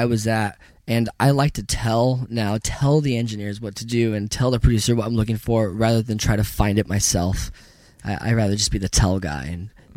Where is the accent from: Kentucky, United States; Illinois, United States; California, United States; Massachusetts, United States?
California, United States; Ventura; I mean, I grew up in Ventura, California.